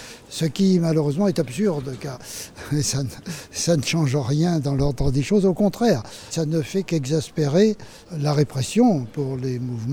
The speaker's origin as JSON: {"language": "French", "town": "Nantes", "region": "Pays de la Loire", "country": "France", "moved": "yes", "lives_now": "Paris, France", "said": "Moi j'étais un petit prolo qui venait de Nantes, qui ne savait pas grand-chose."}